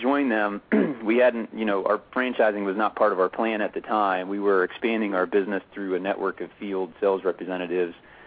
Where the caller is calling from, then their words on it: Cleveland, Ohio, United States; I'm calling from Cleveland, Ohio. I'm in my home office there. I actually live in Cleveland